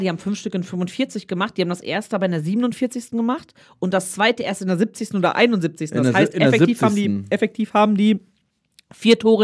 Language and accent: German; Bielefeld, North Rhine-Westphalia, Germany; Als Bielefelder bin ich da vielleicht ein bisschen zu objektiv